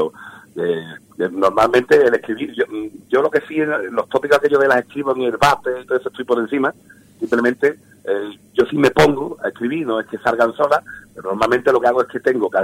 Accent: Seville, Andalusia, Spain; la realidad es que somos tres sevillanos

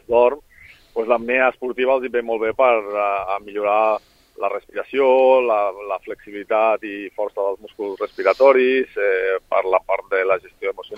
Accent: Montgat, Catalonia, Spain; jo soc de Montgat, un poble aquí de...

